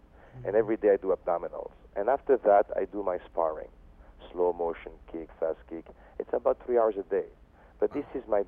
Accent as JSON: {"language": "English", "country": "Belgium", "second_language": "English", "moved": "yes", "lives_now": "United States", "said": "And when I came from Belgium to America, America is one of the best place in the world to teach yourself how to become better for yourself."}